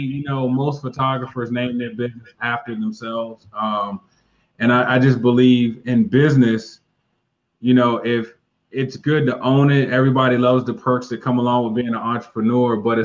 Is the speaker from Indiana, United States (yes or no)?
no; Washington, District of Columbia, United States; also born or lived in Guam; I'm a native Washingtonian. I grew up here in Washington, D.C.